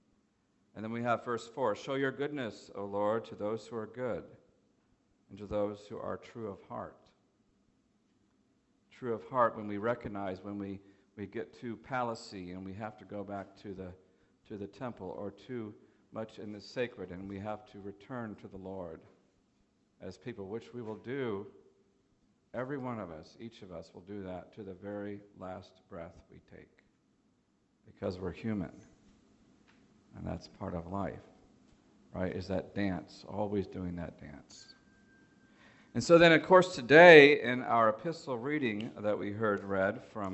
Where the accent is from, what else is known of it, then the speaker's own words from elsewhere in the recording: Dallas, Texas, United States; also born or lived in Columbus, Ohio / Detroit, Michigan; I was born in Dallas, lived some in Columbus, Ohio when I was a kid, in Detroit, Michigan, and then came back to Dallas, Texas in high school in 1981.